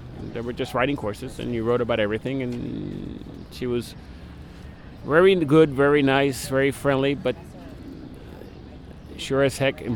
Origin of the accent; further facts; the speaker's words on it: Puerto Rico; first language Spanish; English is a second language; because my father's from Philadelphia. … because my mother's from Puerto Rico. But I grew up in Puerto Rico. Spanish is my first language.